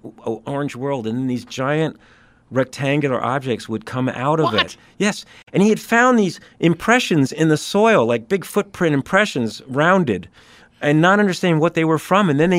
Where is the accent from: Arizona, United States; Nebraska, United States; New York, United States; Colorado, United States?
New York, United States; I'm a New Yorker. I'm camping up at 8,000 feet.